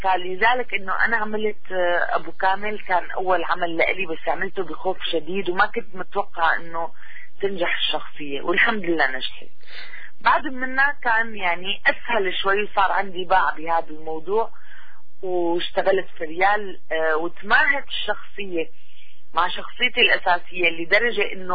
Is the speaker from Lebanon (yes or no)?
no; Damascus, Damascus Governorate, Syria; أنا صح بنت الشام وبنت الأنوات، بس بصراحة يعني ما عشت ببيت عربي غير ببيت ستي